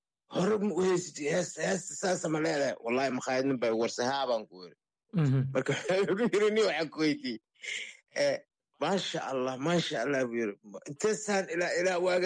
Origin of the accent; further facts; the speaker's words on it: Mogadishu, Banaadir, Somalia; born or raised there